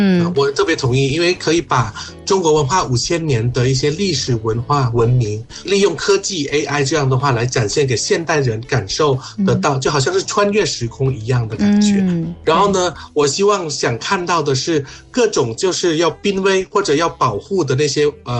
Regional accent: Thailand; Chinese is a second language; 我是来自泰国的

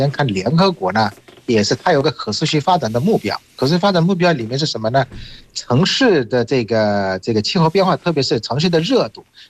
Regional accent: Bangladesh; Chinese is a second language; 我是来自于孟加拉国的

